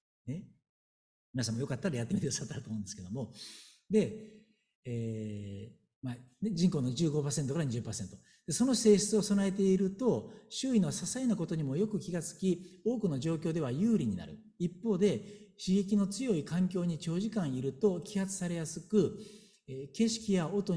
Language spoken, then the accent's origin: Japanese; Kansai, Japan; 私はね、実は関西出身